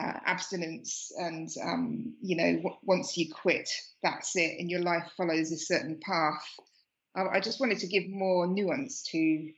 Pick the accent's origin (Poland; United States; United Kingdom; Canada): United Kingdom; Slough, South East England; now in Australia; I grew up in Slough in the UK and now I live in Australia.